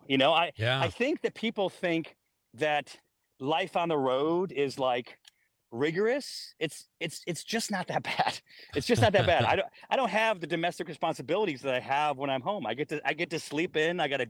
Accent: Syracuse, New York, United States; born or raised there

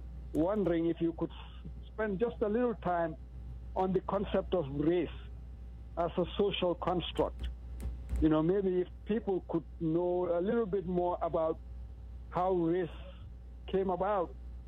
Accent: Gambia; I'm from the Gambia, British West Africa, and I attended CHOAT in Wallingford, Connecticut

